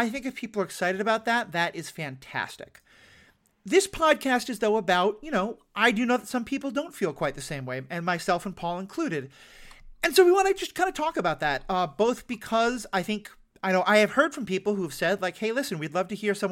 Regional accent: New York, United States; even though I'm from New York

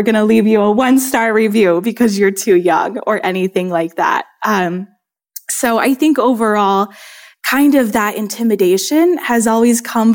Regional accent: Indianapolis, Indiana, United States; now in San Diego, United States; So I moved to San Diego from Indianapolis, Indiana, almost 2 years ago now. And my entire time in Indiana, I never had my own commercial space.

